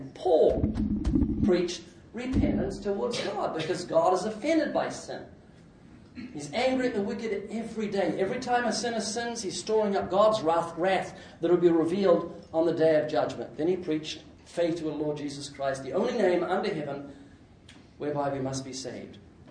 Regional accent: New Zealand; I've got a slight accent, it's because I'm from New Zealand.

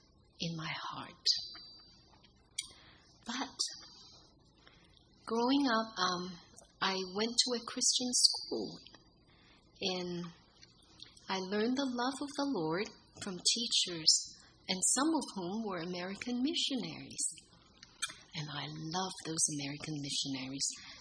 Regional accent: Manila, Metro Manila, Philippines; English is a second language; Growing up in the Philippines, I was just the most selfish, self-centered girl. I was born in Manila, Philippines, the youngest of 10 children.

